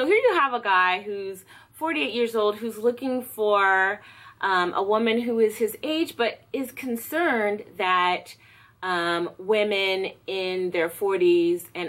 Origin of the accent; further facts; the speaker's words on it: California, United States; I didn't really see any, you know, growing up in California, I didn't see any like blatant racism, segregation, all of that stuff.